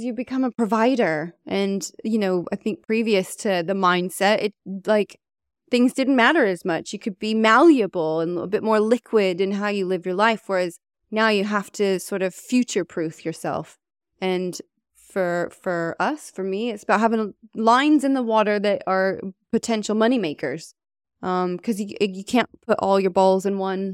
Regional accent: United States; moved away as an adult; now in United Kingdom; And being an American living in the UK, like, I still have to have status in two countries

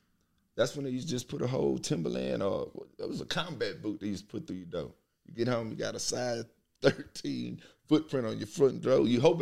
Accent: Texas, United States; I am originally from Most City, Texas. Man, I'm from the old part, what they used to say, with the green stop sign.

